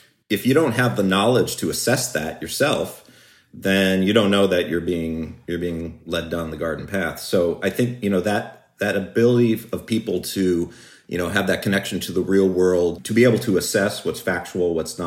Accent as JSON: {"language": "English", "region": "Michigan", "country": "United States", "tie": "born or raised there", "said": "You know, I grew up in Michigan in the 1980s"}